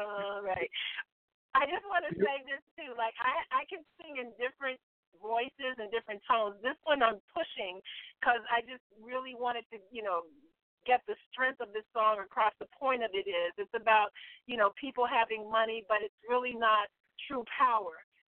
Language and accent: English; Kentucky, United States; I'm from Kentucky, so I, you know, even though I toured with my father, we used to tour, you know, with him.